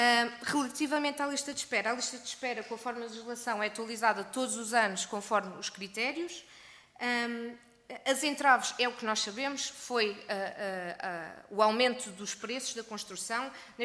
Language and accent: Portuguese; Portugal; como contribuintes, como portugueses.